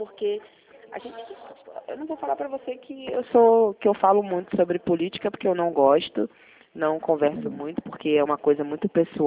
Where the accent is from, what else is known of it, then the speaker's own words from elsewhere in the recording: Cabo Frio, Rio de Janeiro, Brazil; Eu morei muitos anos na Ilha do Governador, Jacarepaguá. Aí, com 10 anos, eu fui para Cabo Frio e lá fiquei até os meus 30 anos. E estou aqui em Sorocaba, vai fazer 3 anos.